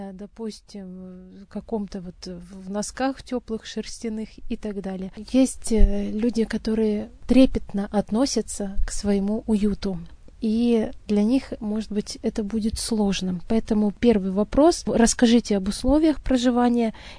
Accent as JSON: {"language": "Russian", "town": "Yekaterinburg", "region": "Sverdlovsk Oblast", "country": "Russia", "said": "Например, я из Екатеринбурга."}